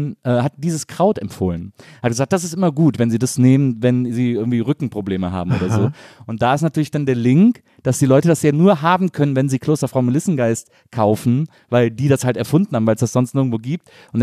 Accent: Wesseling, North Rhine-Westphalia, Germany

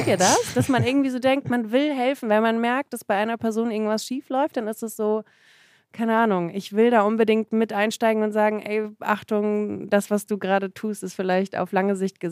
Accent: Germany; born there; Ja, man spekuliert, dass ich gezeugt wurde in Russland und geboren in Deutschland.

